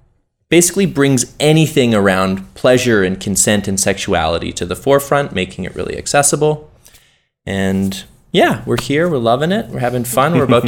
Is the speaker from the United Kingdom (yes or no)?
no; Canada; I came down from Canada. And I'm a somatic sex educator in Canada.